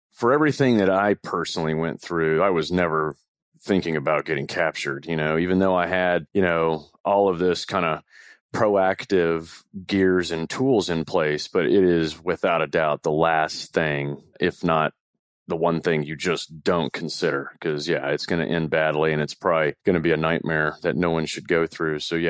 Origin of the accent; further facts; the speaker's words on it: Saudi Arabia; I grew up in Saudi, so they make you leave the country, you know, at least once a month.